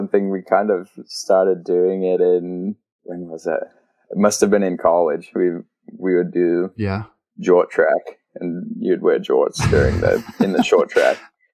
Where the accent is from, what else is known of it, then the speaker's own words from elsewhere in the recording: Australia; now in United States; I grew up there and was like, I'm Australian, but and my accent used to be a lot stronger, but now I've been, yeah, spent too much time over in the States, I think.